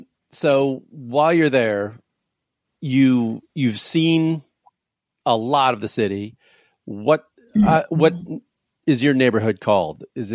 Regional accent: United States; But as an American, you do give up stuff in terms of customer service

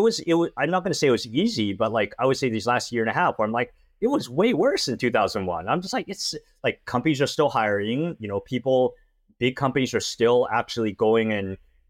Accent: Canada; moved away as an adult; now in United States; I'm Canadian, but Taiwanese immigrant parents, moved to the US when I was like 24.

